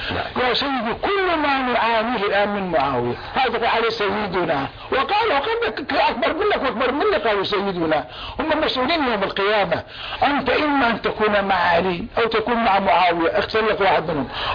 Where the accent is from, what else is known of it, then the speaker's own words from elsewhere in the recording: Al Anbar, Iraq; أنا من الأنبار والأنبار نواصب